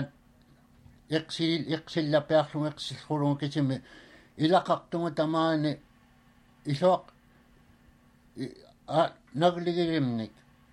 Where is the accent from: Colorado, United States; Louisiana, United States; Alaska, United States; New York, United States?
Alaska, United States; Unalakleet; first language Inupiat; English is a second language; also born or lived in Ayuk Island; My mother is from Sheerwick, and of course, I was born down in Ayuk Island and then raised up at Unalaklet Creek all my life.